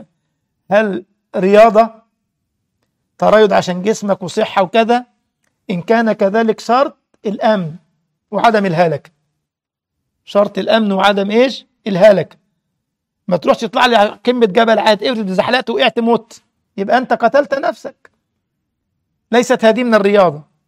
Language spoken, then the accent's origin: Arabic; Egypt; وحصل عندنا في مصر والله العظيم، كانوا دخلوها جديد عندنا